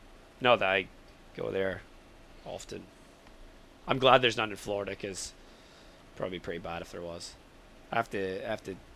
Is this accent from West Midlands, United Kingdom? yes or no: no; Scotland, United Kingdom; But nobody believes I'm from Scotland. From Scotland, nobody believes I'm Scottish anymore.